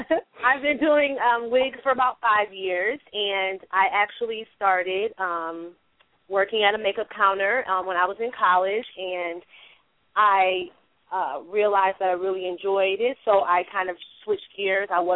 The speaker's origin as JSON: {"language": "English", "town": "Detroit", "region": "Michigan", "country": "United States", "lives_now": "New York, United States", "said": "I am from Detroit, Michigan. I live in New York now. I've been here for almost 3 years."}